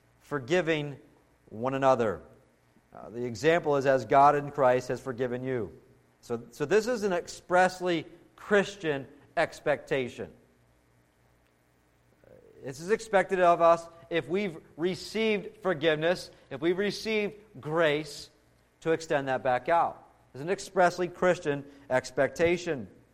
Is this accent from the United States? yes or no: yes; United States; I'm American, you know, boundaries, space